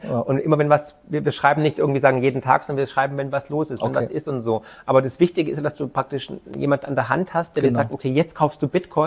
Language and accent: German; Swabia, Germany; Dann, man hört es, ich bin Schwabe, der Schwabe kann gut mit Geld.